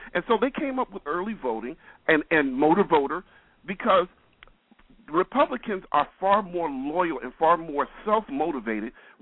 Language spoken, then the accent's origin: English; Chicago, Illinois, United States; No, actually, I'm from Chicago.